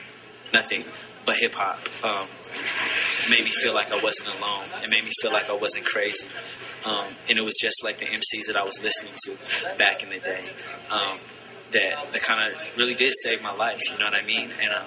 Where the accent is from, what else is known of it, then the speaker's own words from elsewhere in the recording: Seattle, Washington, United States; Growing up in Seattle at the time I did, I come from all these different worlds that shouldn't get along.